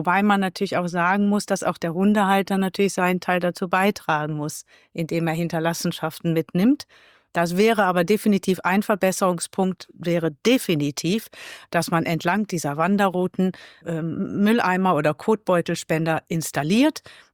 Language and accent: German; Cologne, North Rhine-Westphalia, Germany; born there; now in Rech, Germany